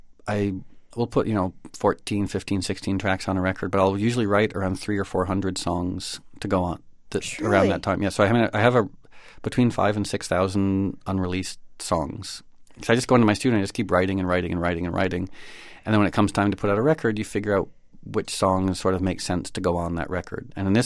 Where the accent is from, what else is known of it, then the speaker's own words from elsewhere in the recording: Connecticut, United States; also born or lived in New York City; I was born here in Manhattan, or I was born in Harlem, actually, and I grew up in Connecticut and moved back to the city around 88 or 89.